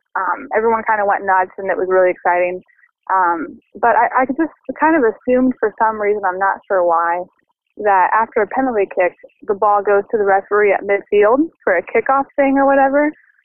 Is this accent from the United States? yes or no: yes; Illinois, United States; now in New York City, United States; I'm calling from New York City with the story of my collegiate soccer debut. So I never really had played soccer before. I was from a tiny town in Illinois where no one really played soccer.